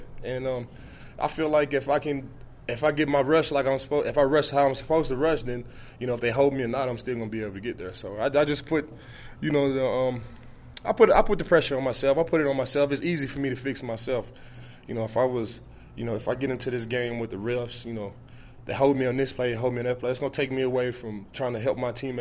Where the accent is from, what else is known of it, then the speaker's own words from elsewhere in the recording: United States; I'm American. I'm with it. I'm going to ride with it.